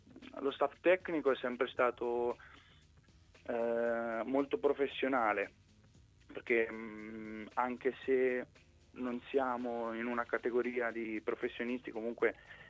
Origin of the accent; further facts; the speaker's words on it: Ancona, Marche, Italy; parlando da anconetano